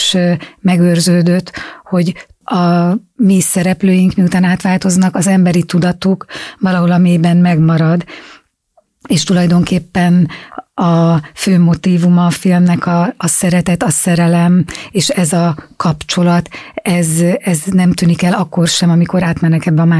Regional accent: Hungary; mi magyarok vagyunk, Magyarországon élünk, ezt kell használnunk

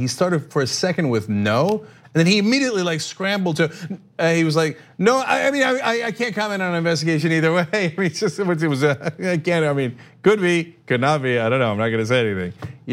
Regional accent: Cuba; I was from Cuba. I could leave the country whenever I want if I don't like it here.

